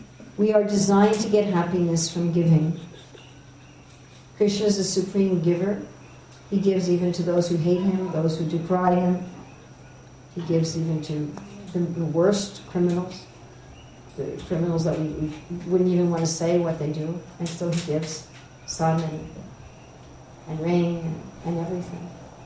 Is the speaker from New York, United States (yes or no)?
yes; New York, United States; born there; Oh, really? I was born in New York.